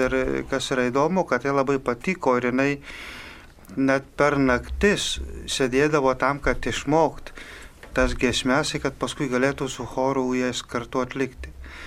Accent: Prienai, Kaunas County, Lithuania; aš esu iš Prienų ir pas mus yra viskas labai gražiai paskirstyta.

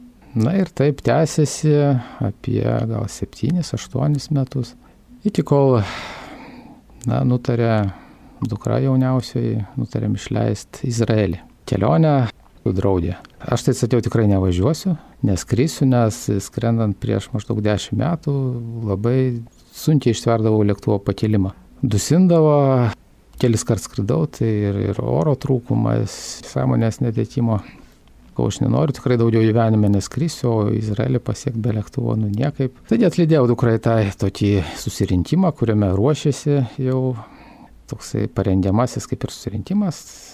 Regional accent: Kaunas, Kaunas County, Lithuania; man 49 metai, gimiau Kaune ir augo Kaune, netikinčioj šeimoj.

